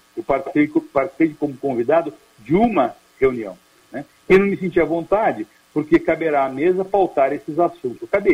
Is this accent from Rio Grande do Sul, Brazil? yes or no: no; Campinas, São Paulo, Brazil; Eu nasci em Campinas, sou campineiro